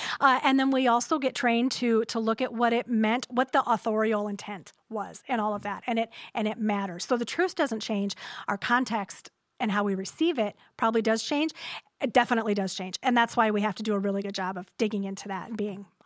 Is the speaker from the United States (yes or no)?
yes; Iowa, United States; Northern Iowa on an acreage.